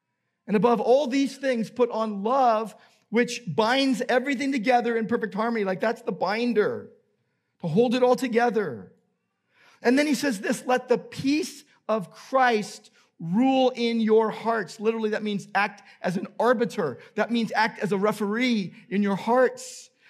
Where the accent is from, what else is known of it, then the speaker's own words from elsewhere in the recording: Downey, California, United States; I remember as a kid growing up in Downey, California, my dad was a Los Angeles policeman